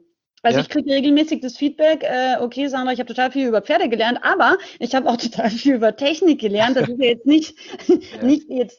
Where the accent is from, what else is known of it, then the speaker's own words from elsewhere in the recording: Austria; also ich bin ja auch aus Österreich eigentlich